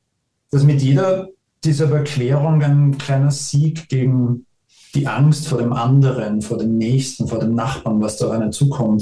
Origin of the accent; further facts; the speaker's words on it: Vienna, Austria; Ich komme ja aus Wien